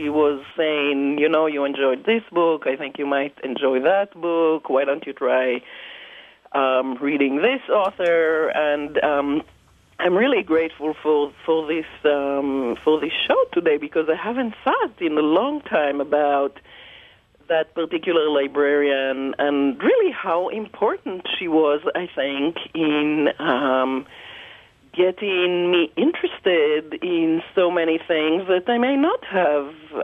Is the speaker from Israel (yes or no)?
yes; Israel; I grew up in Israel, and there were no public libraries